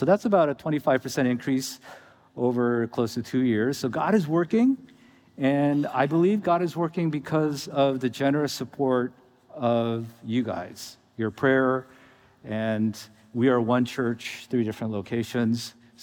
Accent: Pittsburgh, Pennsylvania, United States; also born or lived in State College; I was born in Pennsylvania. My parents met when they were getting their PhDs at Penn State. And so I was born at Penn State. And then by age seven, we moved to Pittsburgh.

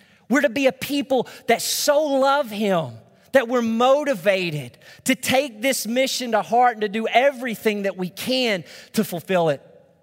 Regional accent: Arkansas, United States; I grew up in Northeast Arkansas, small town, about 7,000 people. We lived outside of city limits. Just a nice rural area.

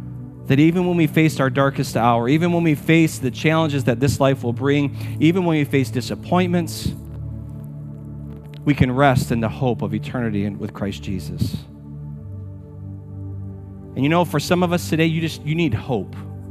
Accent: Michigan, United States; moved away as an adult; also born or lived in Middle East; I'm a transplant to this area. I was born and raised in Michigan. We lived overseas for almost a decade in the Middle East, and I was in the military, so I traveled around a lot.

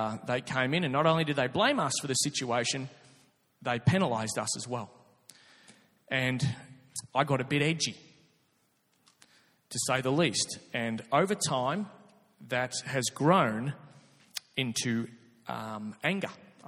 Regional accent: Scotland, United Kingdom; being a Scotsman

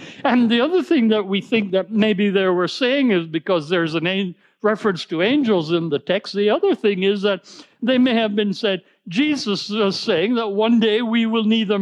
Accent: Jamaica; I don't know which one I'm supposed to say because I'm Jamaican and I'm totally mixed up.

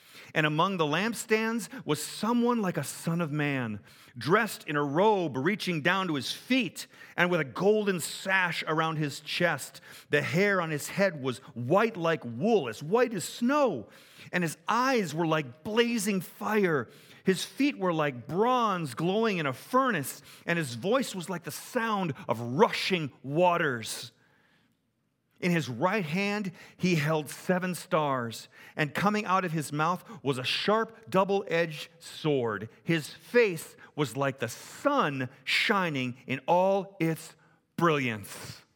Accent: Southern United States, United States; accent: southern; My apologies to anybody who may be offended by my southern accent.

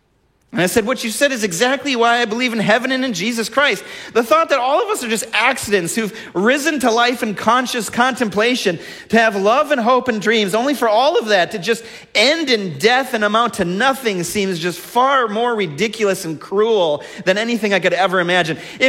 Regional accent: Blaine, Minnesota, United States; I'm from the area. You know, I grew up in Blaine.

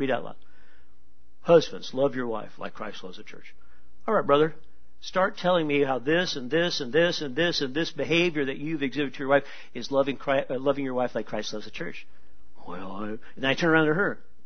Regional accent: California, United States; There are Ku Klux Klan. We're from California.

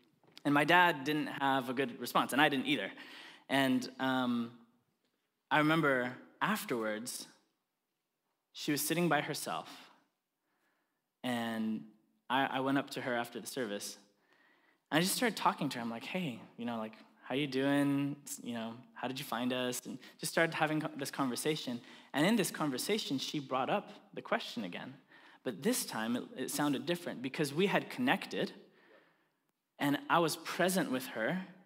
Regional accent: Japan; I grew up in Japan as a missionary kid and pastor's kid

